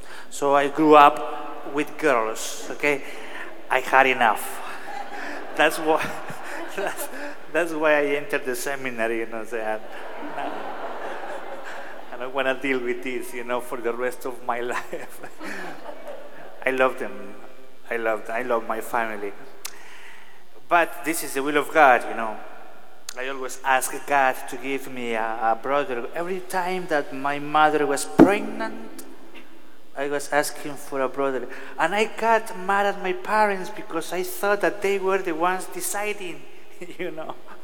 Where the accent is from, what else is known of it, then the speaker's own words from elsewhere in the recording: El Salvador; I'm originally from El Salvador. I was in Boulder, Sacred Heart of Jesus, for 4 years